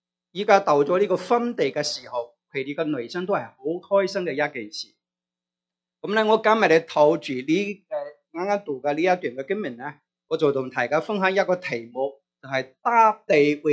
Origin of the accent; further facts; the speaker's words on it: Hunan, China; 我是出生在湖南农村的。从小是农村长大，所以我对那些土地呢是很有感情。